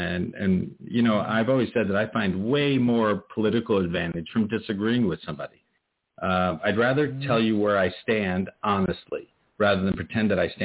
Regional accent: Westchester, New York, United States; I always felt a manner of kinship growing up in Westchester as a non-Christian growing up.

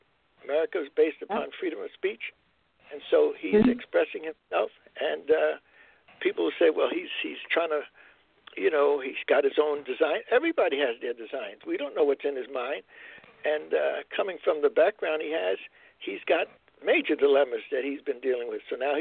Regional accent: Newark, New Jersey, United States; luckily I grew up in Newark, New Jersey, Greater Newark, East Orange, Montclair, and all the rest of that.

